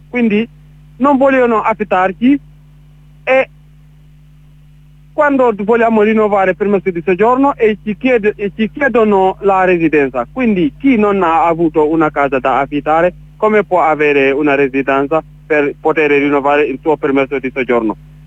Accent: Senegal; now in San Severo, Italy; io sono senegalese, sono in Italia dal 2014. Vivo in Puglia, precisamente a San Severo.

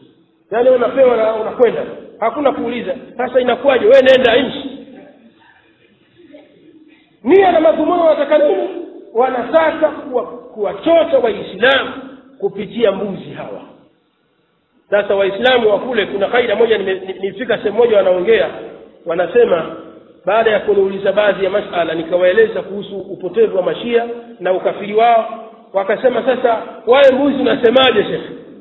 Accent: Kigoma, Tanzania; mimi nimetoka Kigoma hapo, nimefika jana Dar es Salaam. Kigoma kule kwetu

